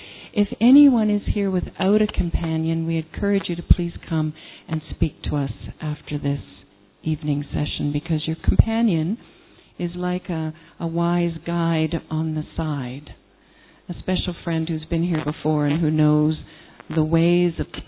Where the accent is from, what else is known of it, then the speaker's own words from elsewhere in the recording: Canada; I'm from Canada